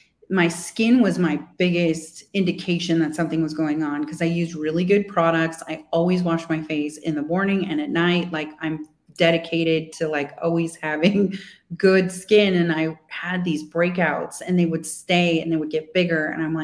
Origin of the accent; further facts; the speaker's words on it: United States; But I'm typical American.